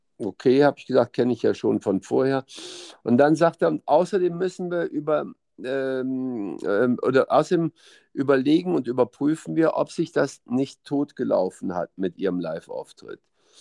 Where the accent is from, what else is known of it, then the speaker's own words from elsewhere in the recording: Leverkusen, North Rhine-Westphalia, Germany; ich bin in Leverkusen geboren und bin irgendwie 40 Jahre lang immer nur im Karree in Schlierbusch rumgezogen. Also ich habe mich nie weit von meinem Ursprungsort entfernt.